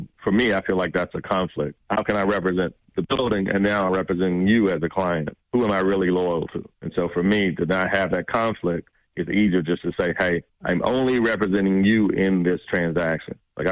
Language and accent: English; Georgia, United States; I was born and raised in the West Side.